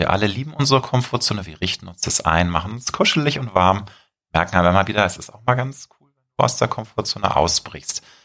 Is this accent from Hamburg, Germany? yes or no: yes; Hamburg, Germany; Ich bin ja auch Hamburger Jung